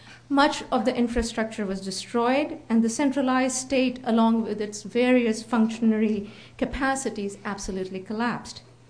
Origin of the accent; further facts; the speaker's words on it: Pakistan; When I was growing up in Pakistan